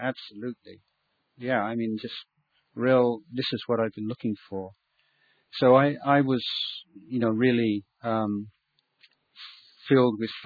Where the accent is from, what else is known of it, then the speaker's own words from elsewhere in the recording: England, United Kingdom; I was brought up in England. But England now is a very, or even from when I grew up in the 60s, 70s, it was already quite a secular country